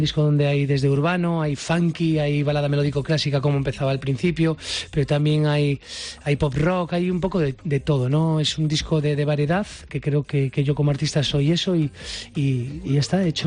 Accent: San Vicente de la Barquera, Cantabria, Spain; now in Madrid, Spain; ahora tengo mi rincón maravilloso en mi pueblo, en San Vicente de la Barquera, encima del mar, justo encima de la playa

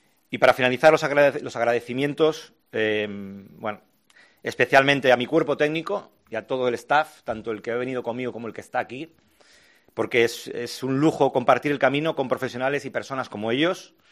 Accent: Vigo, Galicia, Spain; llegué siendo un vigués de Granada

